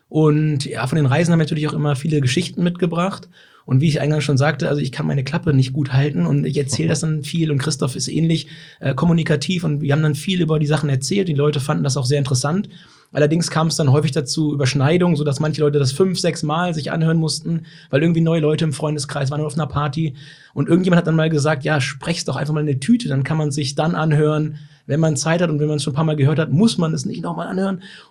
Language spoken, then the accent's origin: German; Lower Saxony, Germany; tatsächlich komme ich ganz ursprünglich aus dem Weserbergland, von einem ehemals kleinen Bauernhof und bin halt viel mit Tieren aufgewachsen in der Natur.